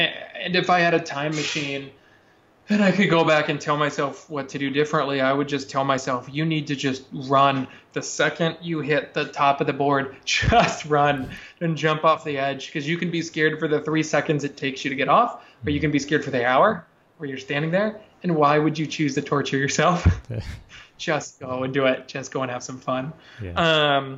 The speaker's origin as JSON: {"language": "English", "town": "Orlando", "region": "Florida", "country": "United States", "tie": "born or raised there", "said": "When I was a kid, maybe 8 or 10, I grew up in Orlando, Florida, and there was an Olympic diving center near my house."}